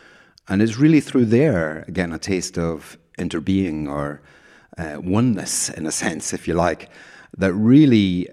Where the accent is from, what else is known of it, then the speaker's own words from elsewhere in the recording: Scotland, United Kingdom; moved away as an adult; now in Ireland; I'm Scottish. I've lived in Ireland for 28 years. I came here to study in 96.